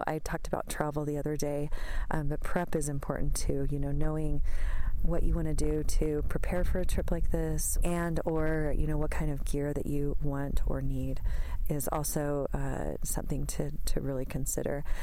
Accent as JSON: {"language": "English", "region": "Texas", "country": "United States", "said": "I don't know. I'm from Texas. So I guess everyone calls it Joburg."}